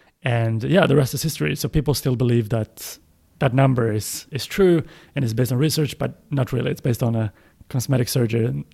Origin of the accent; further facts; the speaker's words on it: Sweden; English is a second language; I'm from Sweden